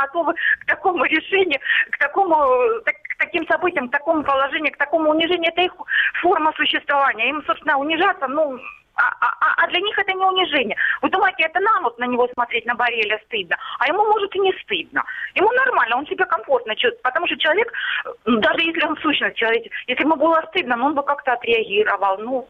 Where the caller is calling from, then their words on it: Luhansk Oblast, Ukraine; Луганщина.